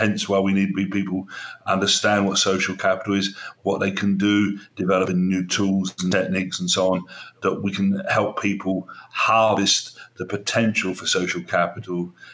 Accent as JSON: {"language": "English", "town": "Barry", "region": "Wales", "country": "United Kingdom", "tie": "born or raised there", "said": "In my hometown of Barry in South Wales"}